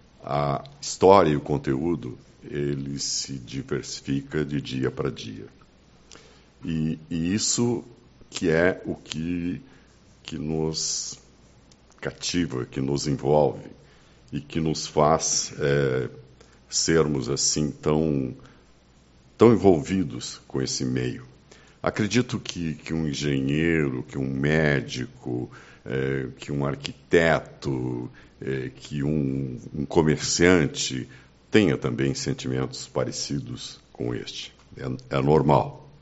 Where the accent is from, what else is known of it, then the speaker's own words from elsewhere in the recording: Uruguaiana, Rio Grande do Sul, Brazil; porque nós somos de Uruguaiana. Não abrimos a mão de ser de Uruguaiana.